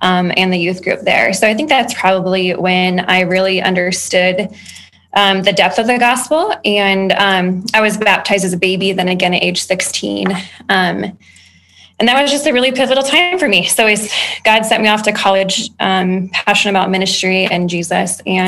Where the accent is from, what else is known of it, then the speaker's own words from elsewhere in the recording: Ames, Iowa, United States; So I grew up in the Ames area, went to Gilbert K through 12. So very, very familiar with Ames, but moved away after high school and came back just 5 years ago.